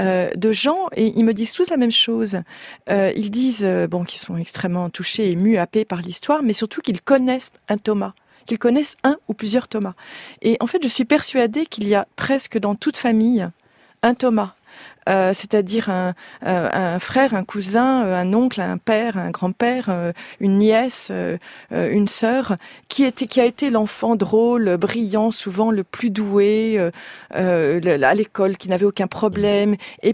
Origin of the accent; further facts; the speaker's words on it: France; moved away as an adult; now in United States; je vis aux États-Unis, j'ai quitté la France et j'ai enseigné aux États-Unis, je vis aux États-Unis.